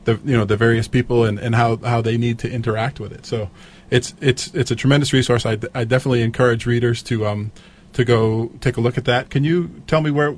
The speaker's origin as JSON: {"language": "English", "region": "Massachusetts", "country": "United States", "moved": "as an adult", "lives_now": "Kauai, United States", "said": "I moved here when I was 19. I came from Massachusetts. And, you know, you grew up in the suburbs on the mainland, and water comes from the tap."}